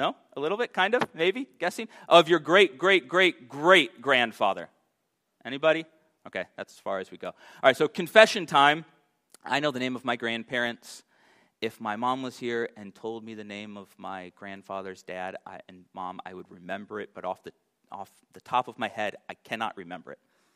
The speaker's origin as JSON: {"language": "English", "country": "United States", "lives_now": "Scotland, United Kingdom", "said": "when we had decided to come to Scotland, again, I was like, you know, Americans, we like to think we're Scottish, even though we're not."}